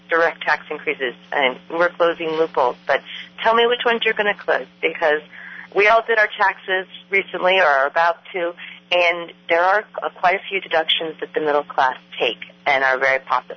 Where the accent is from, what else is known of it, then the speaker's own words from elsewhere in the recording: California, United States; I love the California coast. I'm from California.